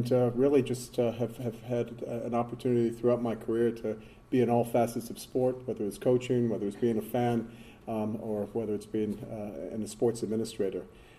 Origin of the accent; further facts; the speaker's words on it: New Orleans, Louisiana, United States; I'm originally from New Orleans in the States.